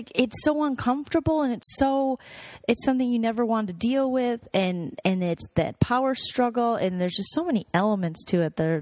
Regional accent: Saint Paul, Minnesota, United States; I'm like, I grew up in St. Paul.

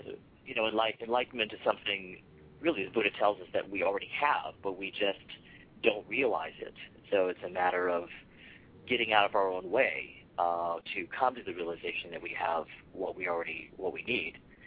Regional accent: Los Angeles, California, United States; I'm an L.A. native. I was born and raised in Los Angeles, first of all

